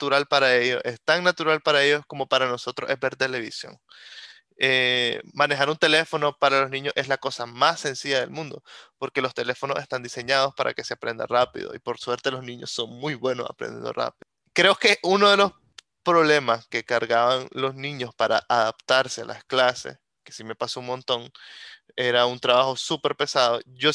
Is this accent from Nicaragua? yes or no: yes; San José de los Remates, Boaco, Nicaragua; los chavalos allá en mi pueblo, en Boaco, en San José de los Remates, estaban más conectados por WhatsApp